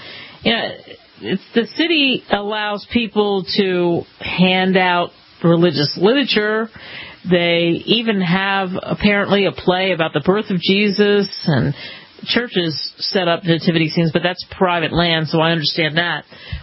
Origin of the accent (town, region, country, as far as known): Philadelphia, Pennsylvania, United States; born or raised there